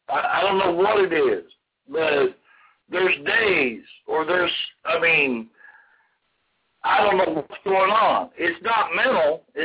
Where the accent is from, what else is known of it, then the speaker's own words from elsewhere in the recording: Killeen, Texas, United States; born there; You know, I was born in Texas. I was born in Killeen, Texas, Fort Hood.